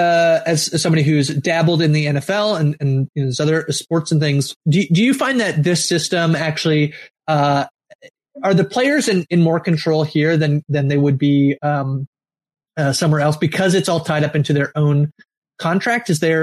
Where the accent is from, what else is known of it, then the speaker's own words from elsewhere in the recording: Canada; as a Canadian, I can, I can watch the game whenever because I never get spoiled on the game.